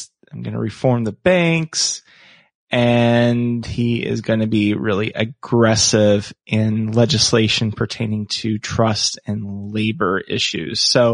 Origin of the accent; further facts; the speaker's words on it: the South, United States; And being a Southerner